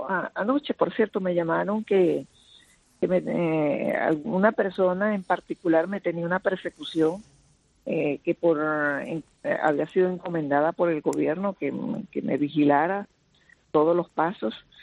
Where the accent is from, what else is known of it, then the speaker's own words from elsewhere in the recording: Venezuela; sacar ese grupo de delincuentes que ha destruido mi país, que ha acabado con Venezuela y con la población.